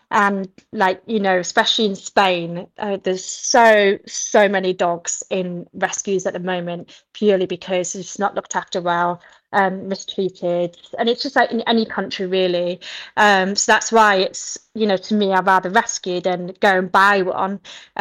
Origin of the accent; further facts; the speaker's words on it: Yorkshire and the Humber, United Kingdom; now in Hertfordshire, United Kingdom; I'm from Yorkshire and now I live in Hertfordshire.